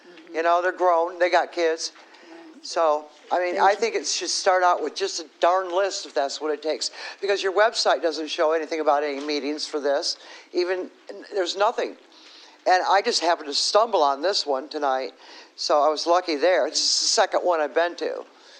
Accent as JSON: {"language": "English", "town": "Ypsilanti Township", "region": "Michigan", "country": "United States", "said": "I'm from Ypsilanti Township, off of Textiles, South Miami, 2 miles from the location of the site."}